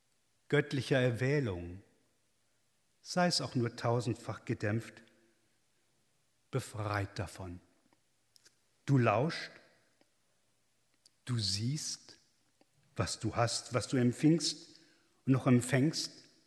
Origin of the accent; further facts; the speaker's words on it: Germany; ich komme aus Good Old Germany und bin einer der diesjährigen Austauschstudenten aus Deutschland.